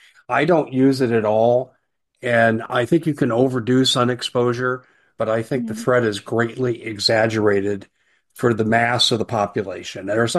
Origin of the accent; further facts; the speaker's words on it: Colorado, United States; I grew up in Colorado, and I loved Colorado when I grew up. I had a great childhood, early adulthood.